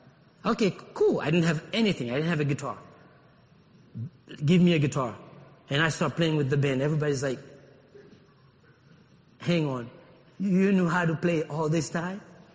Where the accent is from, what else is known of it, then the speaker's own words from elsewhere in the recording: Haiti; I came from a church. I came from Haiti. I was already a leader, gifted.